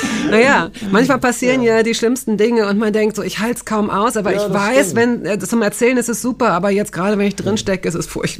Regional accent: Hanover, Lower Saxony, Germany; ich komme aus Hannover

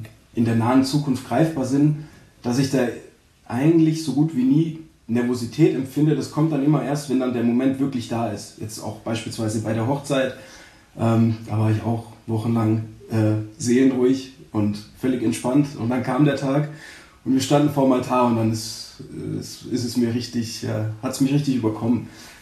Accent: Stuttgart, Baden-Württemberg, Germany; ich bin der Mann von der Karis und ich komme aus Stuttgart tatsächlich, aus Vaihingen, der Nebenort von dem, wo wir jetzt aktuell wohnen und bin 31 Jahre alt

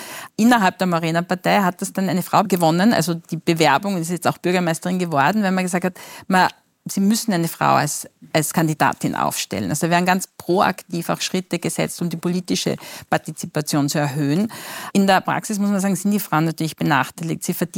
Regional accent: Austria; Das können wir als Österreicher und unsere österreichischen Betriebe auch sehr gut.

